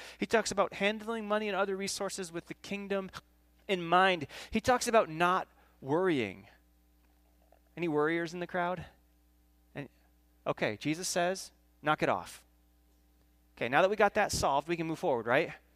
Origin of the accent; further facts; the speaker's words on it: Michigan, United States; I don't deserve to get to say y'all because I'm from Michigan.